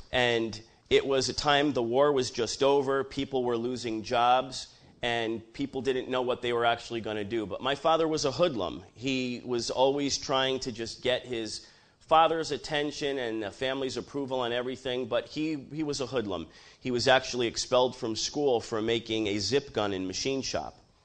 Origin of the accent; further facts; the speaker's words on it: Connecticut, United States; I'm from Connecticut